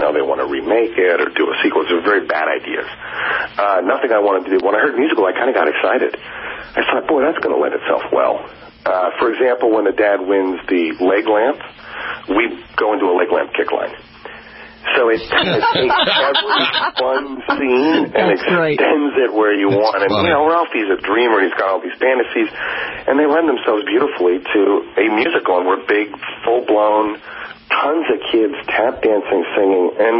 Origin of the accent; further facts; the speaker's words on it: Phoenix, Arizona, United States; We grew up in Phoenix.